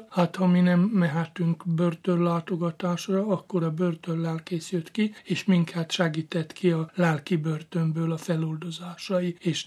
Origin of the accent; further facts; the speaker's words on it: Szombathely, Vas, Hungary; mivel szombathelyi vagyok